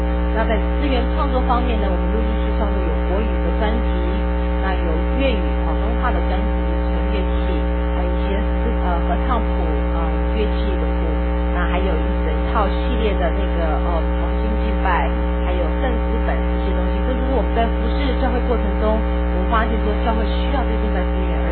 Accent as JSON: {"language": "Chinese", "town": "Houston", "region": "Texas", "country": "United States", "said": "我们是从德州休斯顿来的，你知道我们德州人打招呼是用什么样打招呼？"}